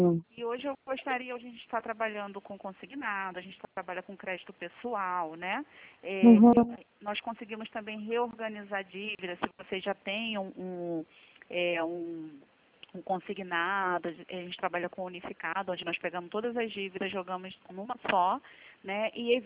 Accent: Rio de Janeiro, Brazil; sou aqui do Rio

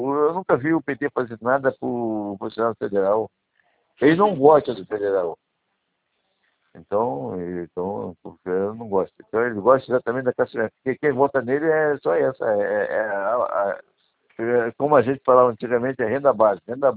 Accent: Maricá, Rio de Janeiro, Brazil; also born or lived in Espírito Santo / Bahia / Brasília; Eu sou de Maricá, então eu fiquei muito tempo no Espírito Santo, Bahia, eu trabalhei muito tempo também em Brasília. Então, depois eu vim trabalhar no Rio, voltei pro Rio, depois eu me aposentei e vim para Maricá de novo.

